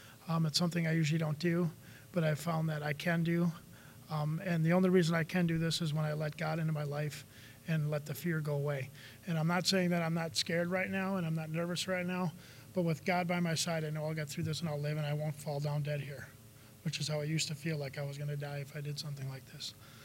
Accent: Waukesha, Wisconsin, United States; also born or lived in Milwaukee; I was born in Milwaukee and transplanted to Waukesha when I was in kindergarten.

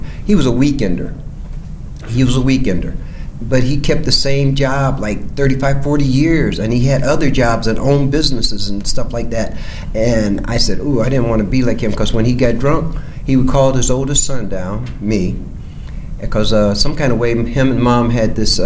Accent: Akron, Ohio, United States; As far as background concerned, I was raised in Akron, Ohio. Raised there.

